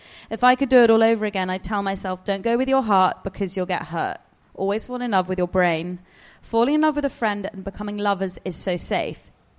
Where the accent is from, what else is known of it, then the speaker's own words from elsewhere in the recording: Hong Kong; born there; I was born in Hong Kong.